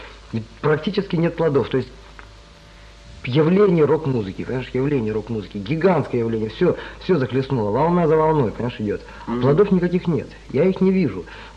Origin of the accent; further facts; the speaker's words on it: Cherepovets, Vologda Oblast, Russia; Я сам из Череповца.